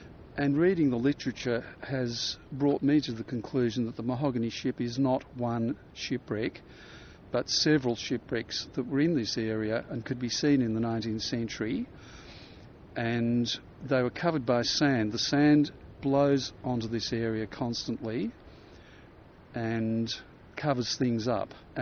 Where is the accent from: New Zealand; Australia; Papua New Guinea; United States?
Australia; Melbourne, Victoria; No, I'm not. I'm from Melbourne.